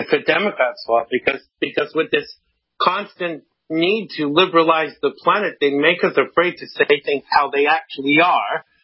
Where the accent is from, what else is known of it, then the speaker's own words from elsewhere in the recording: United States; Yeah, when I'm back home in the States, I have